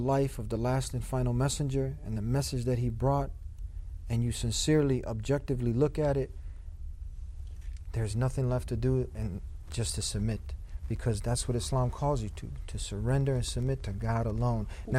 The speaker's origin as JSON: {"language": "English", "country": "United States", "tie": "born there", "said": "I'm an American born here. I love my brothers in humanity."}